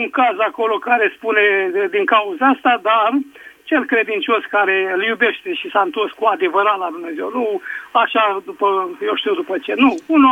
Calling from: Pitești, Argeș, Romania; din Pitești.

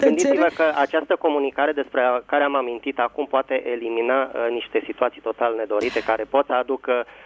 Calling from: Bucharest, Romania; din București.

